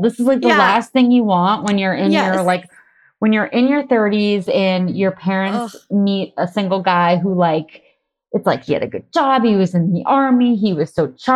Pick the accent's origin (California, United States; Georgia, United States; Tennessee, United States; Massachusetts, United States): Massachusetts, United States; Okay, so I grew up in Massachusetts and I was living in New York.